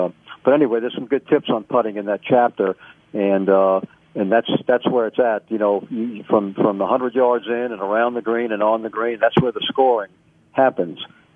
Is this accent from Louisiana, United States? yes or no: yes; New Orleans, Louisiana, United States; He won in New Orleans, my hometown, 1 year at TPC.